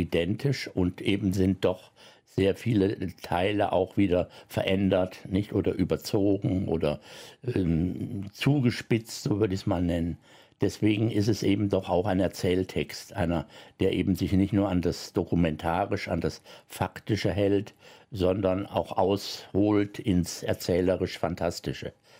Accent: Cologne, North Rhine-Westphalia, Germany; born there; Ja, ich bin 51 in Köln geboren

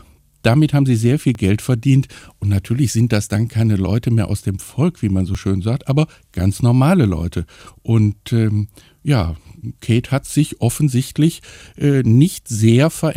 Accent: Germany; Und wir als Deutsche, denke ich, gucken auch immer so ein bisschen neidisch auf die Insel

